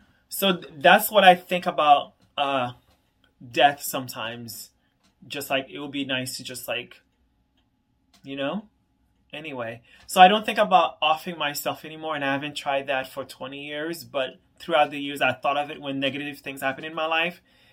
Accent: Haiti; growing up in Haiti, like in my early years, when coup d'etat happened around in the early 90s

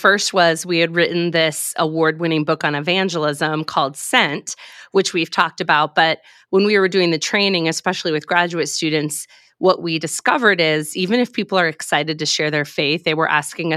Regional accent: Pennsylvania, United States; research I was reading in my home state of Pennsylvania.

